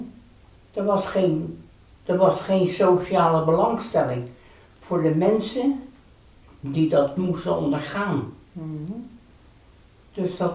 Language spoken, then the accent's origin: Dutch; Leiden, South Holland, Netherlands; born there; Ik ben in Leiden geboren